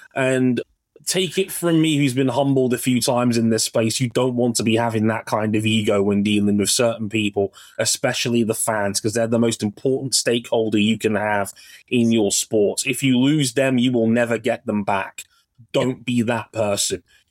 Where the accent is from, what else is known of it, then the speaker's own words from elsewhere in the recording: United Kingdom; this is partly my own fault as a Brit who actually does watch NASCAR on a semi-frequent basis now